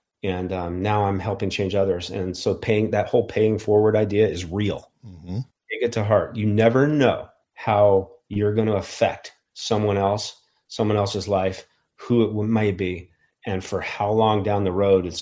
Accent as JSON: {"language": "English", "town": "Reno", "region": "Nevada", "country": "United States", "tie": "born or raised there", "said": "And I grew up in Reno, Nevada."}